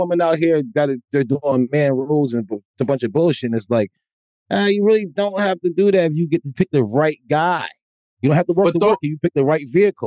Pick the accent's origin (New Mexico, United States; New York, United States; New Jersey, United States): New Jersey, United States; I'm from Jersey. I'm just not going to lie to you.